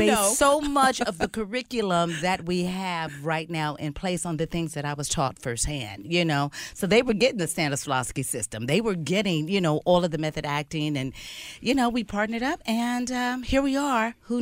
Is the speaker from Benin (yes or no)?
no; Los Angeles, California, United States; I grew up in South